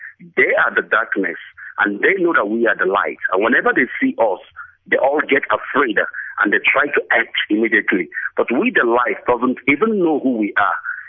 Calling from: South Africa; I'm calling from South Africa.

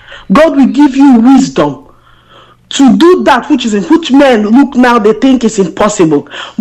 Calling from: London, United Kingdom; I'm calling from London here.

